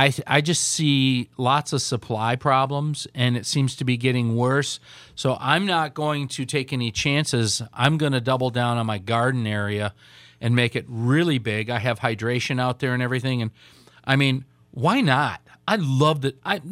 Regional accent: United States; Because I'm an American.

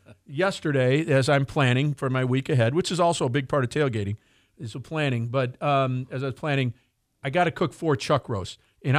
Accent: Charlotte, Michigan, United States; I'm going to be in Chartucky, my hometown, Charlotte, Michigan.

